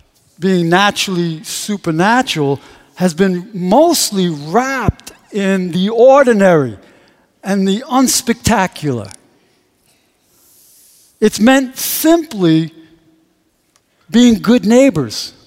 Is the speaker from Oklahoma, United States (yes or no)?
no; New York, United States; I'm a New Yorker, okay? And I grew up, you know, this is what is ingrained in my mind.